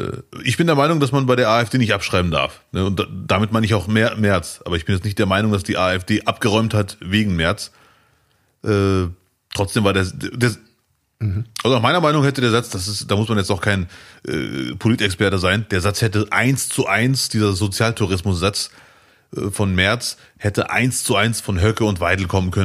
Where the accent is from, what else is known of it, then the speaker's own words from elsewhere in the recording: Morocco; now in Duisburg, Germany; Ich bin Marokkaner, der in Duisburg lebt.